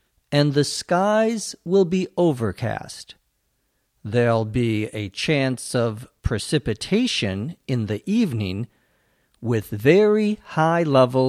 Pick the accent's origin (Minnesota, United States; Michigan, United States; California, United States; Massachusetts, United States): Minnesota, United States; moved away; Where I grew up in Minnesota, there are lots of thunderstorms in the summertime.